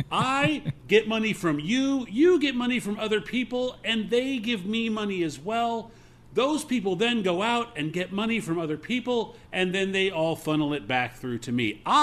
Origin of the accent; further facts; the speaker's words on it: Los Angeles, California, United States; Just enough to get out of fights at public school when I was growing up in Los Angeles.